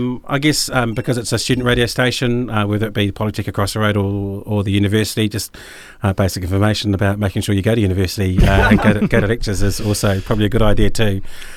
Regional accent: Christchurch, Canterbury, New Zealand; I grew up in Christchurch, and I've got a pretty weird music taste from where I grew up.

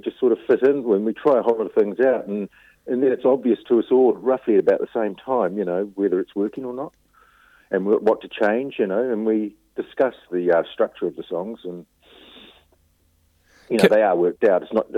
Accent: Whanganui, Manawatū-Whanganui, New Zealand; born there; I was born in Whanganui.

